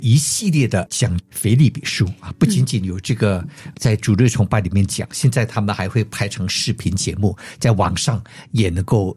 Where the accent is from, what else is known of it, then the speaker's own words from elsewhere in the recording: Malaysia; now in United States; 我经常会回去马来西亚、新加坡呀。